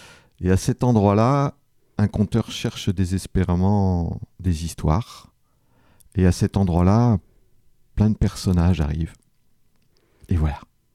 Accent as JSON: {"language": "French", "town": "Alençon", "region": "Normandy", "country": "France", "tie": "born or raised there", "said": "moi je suis originaire d'Alençon, je suis né donc petite ville quand même, mais je suis né dans le quartier de Persaigne à Alençon, c'est là que j'ai grandi et appris à lire et à écrire."}